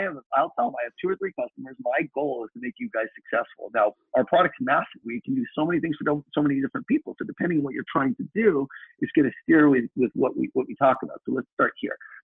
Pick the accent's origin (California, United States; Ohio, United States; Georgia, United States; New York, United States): California, United States; Culver City; he's from Santa Monica, I'm from Culver City.